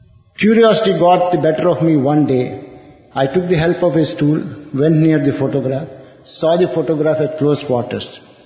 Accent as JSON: {"language": "English", "town": "Guntur", "region": "Andhra Pradesh", "country": "India", "tie": "born or raised there", "said": "I grew up in Guntur. It's a place in coastal Andhra."}